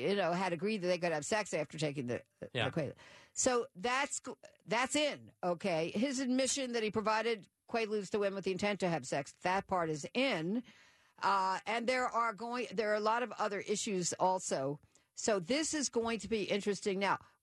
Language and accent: English; Philadelphia, Pennsylvania, United States; which is near Philadelphia. My hometown.